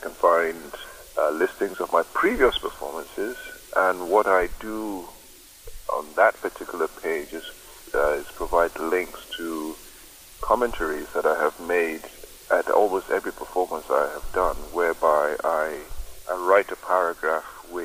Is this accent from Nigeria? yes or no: yes; Nigeria; now in United Kingdom; I'm Nigerian, although I'm now a British citizen